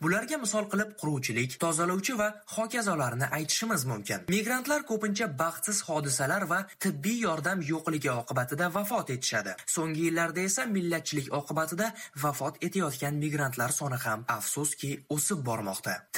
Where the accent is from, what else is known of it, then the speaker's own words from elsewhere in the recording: Issyk-Kul Region, Kyrgyzstan; moved away as an adult; now in Moscow, Russia; men Qirg'izistondanman. Issiqko'lda tug'ilib, ana shu yerda o'qib ishlaganman. 2000-yillarda esa rafiqam Moskvaga oliy ta'limni olish uchun kelgan. Rafiqam ham shifokor va shundan keyin 2001 yilda men ham Moskvaga kelganman.